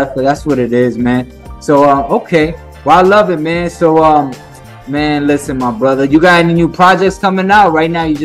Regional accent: New York, United States; Because I'm not from Tampa either. I'm from New York. But when I went to Tampa

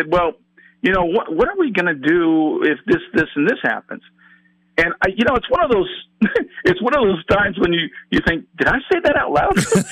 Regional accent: California, United States; I'm from California, and my office, my family, and I live there as well.

